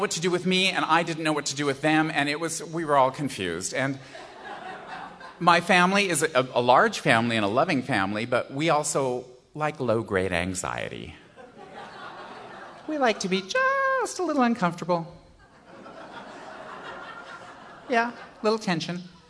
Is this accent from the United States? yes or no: yes; Niwot, Colorado, United States; I grew up in a little town in Colorado, Longmont, Colorado. And there you are. Actually, I grew up in Niwot, which is even smaller.